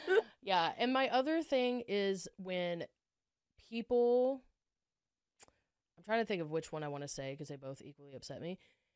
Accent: Tennessee, United States; Outside of Nashville.

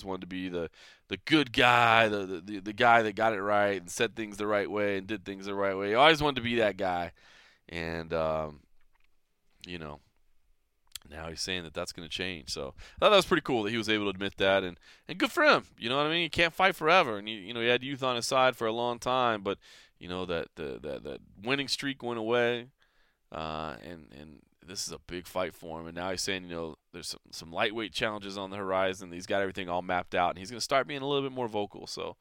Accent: Dallas, Texas, United States; it is in my hometown of Dallas, Texas. Very cool because that is May the 13th.

